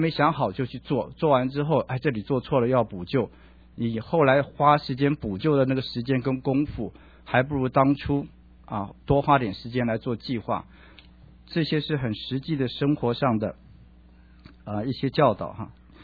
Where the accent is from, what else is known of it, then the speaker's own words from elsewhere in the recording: China; 这个话我们中国人也有说啊